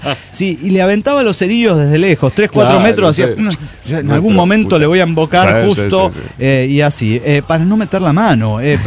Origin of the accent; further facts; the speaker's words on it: Mexico; como buen mexicano que se respeta